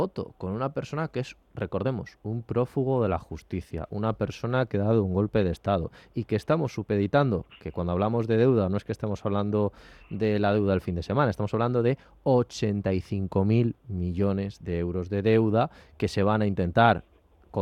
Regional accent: Spain; now in Madrid, Spain; yo no lo digo como persona que vive en Madrid, esto lo digo como español

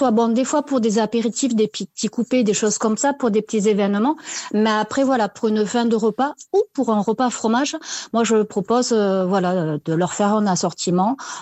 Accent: Toulouse, Occitanie, France; Je suis originaire de Toulouse

